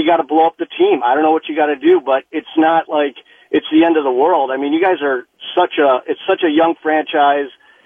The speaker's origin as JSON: {"language": "English", "town": "Chicago", "region": "Illinois", "country": "United States", "tie": "born or raised there", "lives_now": "Nashville, United States", "said": "I've lived here for about 5 years now, and I love Nashville. And unfortunately, I'm a Blackhawks fan. I grew up in Chicago."}